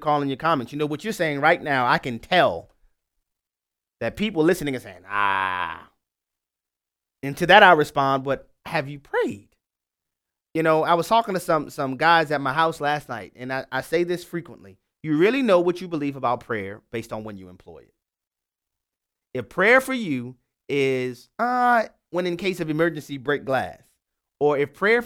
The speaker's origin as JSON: {"language": "English", "region": "Louisiana", "country": "United States", "tie": "born or raised there", "said": "We'll start in my home state, Louisiana, where Chris is on the line."}